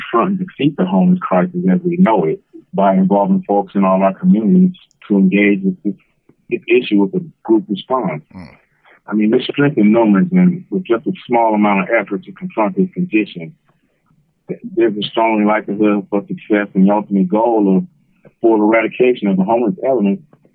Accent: Oakland, California, United States; now in Ione, United States; I'm from West Oakland, California. I've been incarcerated since I was 19, January 1986.

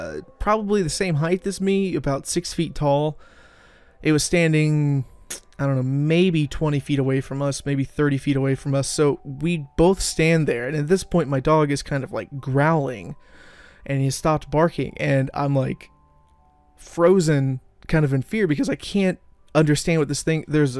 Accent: Independence, Missouri, United States; now in Excelsior Springs, United States; So when I was 16, I moved from Independence to Excelsior Springs, Missouri.

